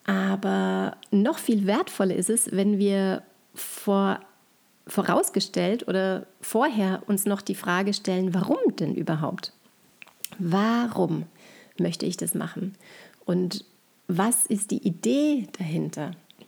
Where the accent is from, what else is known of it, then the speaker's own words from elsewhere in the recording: St. Johann in Tirol, Tyrol, Austria; in meinem Heimatort in St. Johann in Tirol